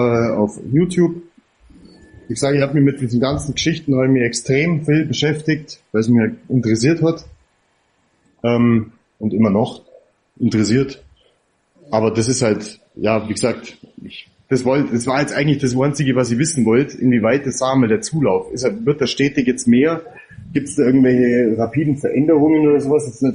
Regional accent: Bavaria, Germany; born there; aber ich bin trotzdem Bayer. Also ich bin in Bayern geboren.

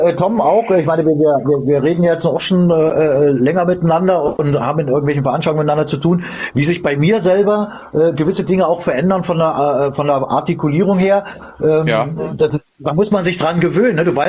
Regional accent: Bavaria, Germany; Und leider bin ich aus Oberbayern.

